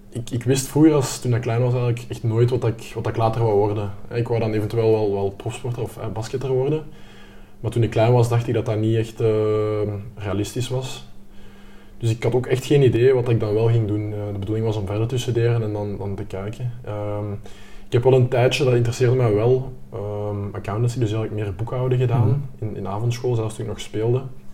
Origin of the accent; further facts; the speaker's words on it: Limburg, Belgium; now in Kapellen, Belgium; 25 jaar. Ik kom uit Limburg. Ik woon momenteel in Capelle, bij Antwerpen.